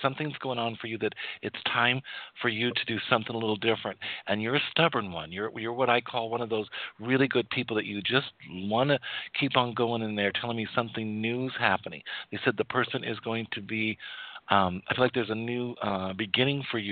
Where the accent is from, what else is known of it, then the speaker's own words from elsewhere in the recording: Wyoming, United States; I am from Wyoming, by the way. I know I have a southern name.